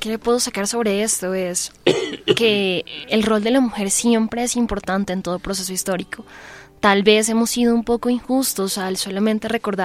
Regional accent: Colombia; Ahora nos toca a nosotros, como colombianos, salir de la patria boba también

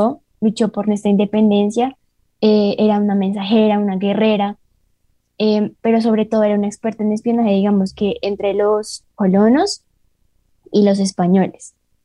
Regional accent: Colombia; Bueno, nosotras no, porque somos colombianas

